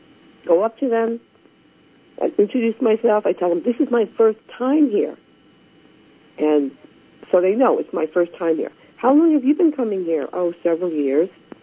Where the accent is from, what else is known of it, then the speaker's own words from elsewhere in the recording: United States; I'm Chinese. I'm Chinese American. And I grew up in this country at a time when there was very, very few Asian Americans, very few.